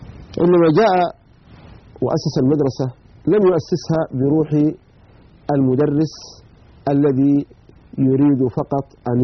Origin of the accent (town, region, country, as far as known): Hadramawt, Yemen